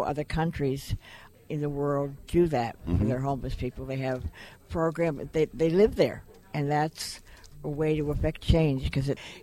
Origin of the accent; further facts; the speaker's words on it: Connecticut, United States; And I know one of the things, I come from Connecticut, that in our homeless shelters, and I can never understand it